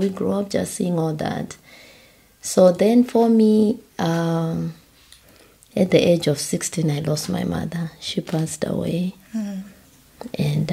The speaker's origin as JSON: {"language": "English", "town": "Glenora", "region": "Harare", "country": "Zimbabwe", "tie": "born or raised there", "said": "I was born and raised in Zimbabwe, in Glenora, in a high-density area called Glenora. A family of five with my mother and father."}